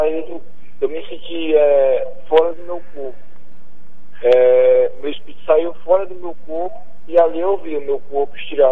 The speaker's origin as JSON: {"language": "Portuguese", "town": "São Gonçalo do Amarante", "country": "Brazil", "said": "Eu sou de São Gonçalo Amarante."}